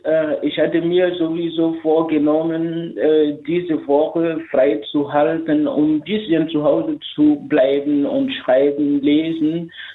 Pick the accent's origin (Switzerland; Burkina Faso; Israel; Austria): Burkina Faso; damit bin ich auch in Burkina irgendwie aufgewachsen, vor allem in der Schulzeit.